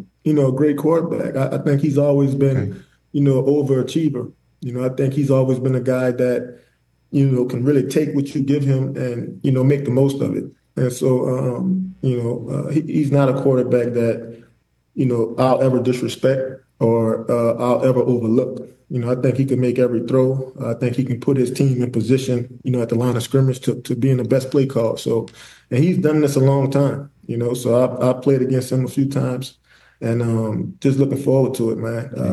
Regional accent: Louisiana, United States; when I was growing up in Louisiana, like, watching the Miami, you know, football team, like, in the mid-2000s

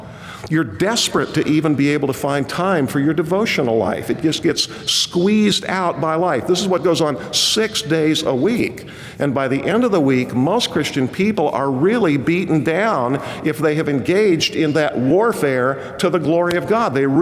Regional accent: Kansas, United States; I grew up in Kansas. We very often had a bird dog.

